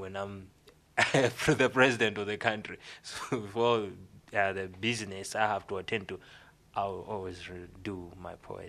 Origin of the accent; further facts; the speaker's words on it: Malawi; I'm from Malawi. I'm 22 years